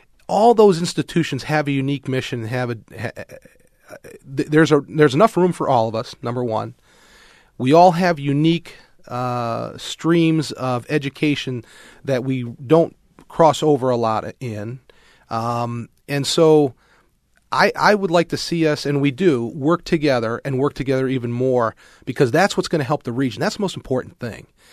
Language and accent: English; Cleveland, Ohio, United States; The first time I introduced myself and I said I was from Cleveland, Ohio, I got booed.